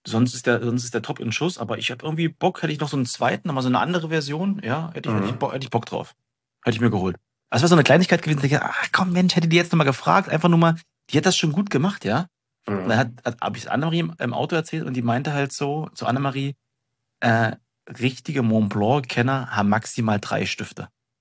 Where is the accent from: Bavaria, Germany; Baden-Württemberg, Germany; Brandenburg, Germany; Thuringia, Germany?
Brandenburg, Germany; Potsdam; jetzt kommst du hier selber nicht mehr als Potsdamer in die Berliner Läden rein